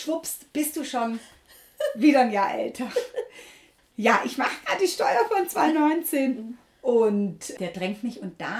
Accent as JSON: {"language": "German", "region": "Baden-Württemberg", "country": "Germany", "tie": "born there", "lives_now": "Cologne, Germany", "said": "ganz neu bin ich 40 Jahre alt. Bin geborener Schwabe und lebe schon sehr lange Zeit in Köln."}